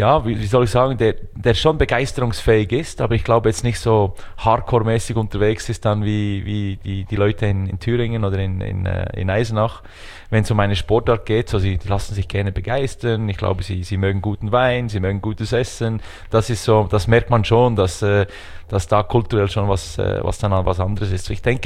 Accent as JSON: {"language": "German", "town": "Arch", "region": "Bern", "country": "Switzerland", "said": "wir leben in Arch. Arch ist ein kleines Dorf mit rund 1000 Einwohnern. Das ist angesiedelt an Bern, also es gehört zur Hauptstadt Bern, Kanton Bern."}